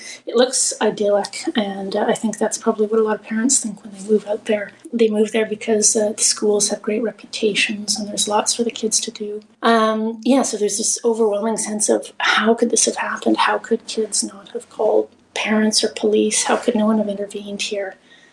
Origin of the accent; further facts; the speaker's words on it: Manitoba, Canada; I grew up in Manitoba, just outside the city